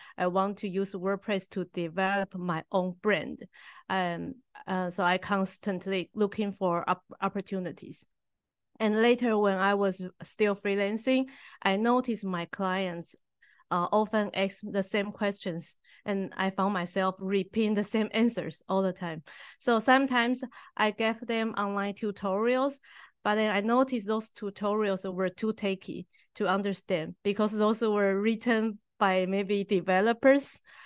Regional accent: Taiwan; first language Mandarin; English is a second language; I'm from Taiwan. My native language is Mandarin in speaking and traditional Chinese in writing.

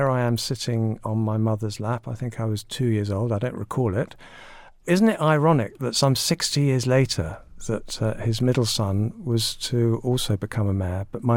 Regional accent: London, United Kingdom; I am a Londoner, believe it or not. I mean, people think if you're a Londoner, you'd be all Google blimey and all that. But no, I was born in North London. I lived in Muswell Hill.

